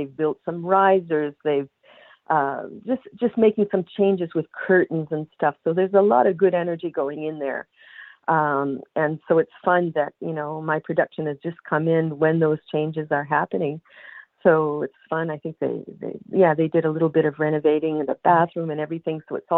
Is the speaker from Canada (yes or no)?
yes; Memramcook, New Brunswick, Canada; also born or lived in British Columbia; I'm from Memram Cook, but I lived in British Columbia for about 30 years. And then when I came back in 2006, I worked mostly in French here.